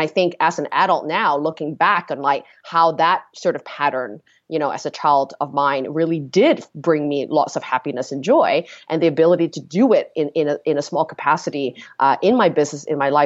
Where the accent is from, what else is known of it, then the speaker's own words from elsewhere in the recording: Kuala Lumpur, Federal Territory of Kuala Lumpur, Malaysia; also born or lived in Penang; I was born in Malaysia, in Penang, you know, the mecca of great Southeast Asian food. I'm a bit biased, but it truly is the best food in Southeast Asia. And it's a little island, you know, not much to do. We moved to Kuala Lumpur when I was about 6 years old.